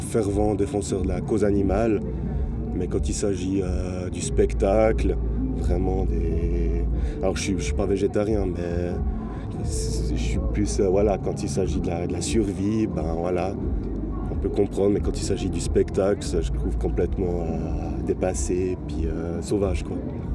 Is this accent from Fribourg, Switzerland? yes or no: yes; Fribourg, Switzerland; Je viens du canton de Fribourg, sud du canton de Fribourg, près de Vevey.